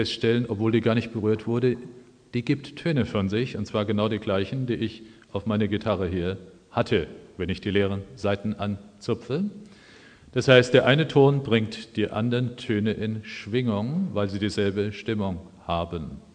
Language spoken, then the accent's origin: German; Hesse, Germany; im Taunus, wo ich herkomme